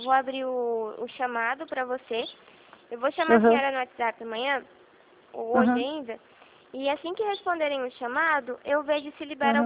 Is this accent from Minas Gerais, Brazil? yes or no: no; Rio Claro, São Paulo, Brazil; somos daqui de Rio Claro.